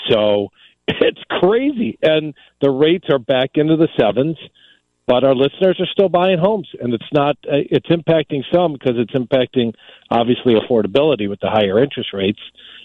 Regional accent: Des Plaines, Illinois, United States; I grew up in Des Plaines, went to Maney's High School, was in and out of those homes in Niles every single week or weekend.

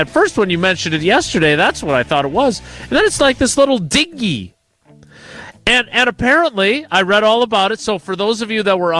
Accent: Milwaukee, Wisconsin, United States; Because I grew up in Milwaukee

